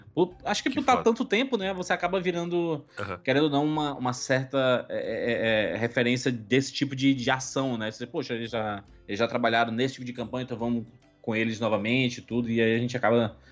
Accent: Ceará, Brazil; sou cearense, nordestino.

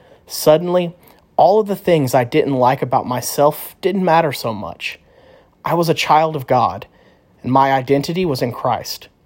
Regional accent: Bible Belt, United States; Of course, I was raised in the Bible Belt.

